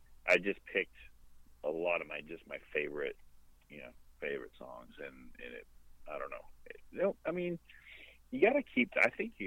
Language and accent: English; Sudbury, Ontario, Canada; also born or lived in Valley East; A couple more shows over there, and then I'm doing in my hometown, Sudbury and Valley East.